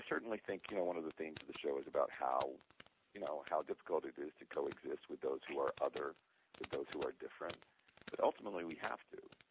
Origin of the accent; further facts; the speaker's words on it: the South, United States; I am from the South myself